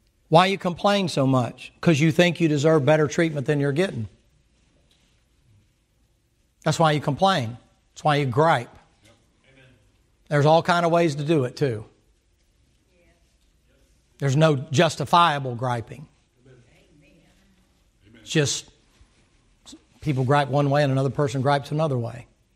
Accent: the South, United States; I was raised in the South. That's how they said it.

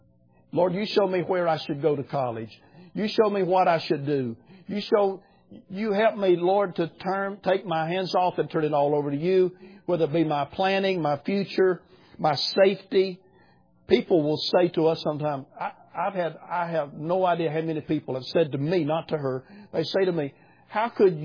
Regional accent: United States; I'm from America

